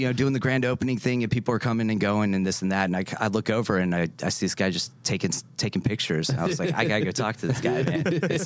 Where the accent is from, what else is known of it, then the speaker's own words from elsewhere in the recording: Raleigh, North Carolina, United States; also born or lived in San Jose; I'm from... born in San Jose, California. Okay, there's a child, when I was nine, I moved to Raleigh.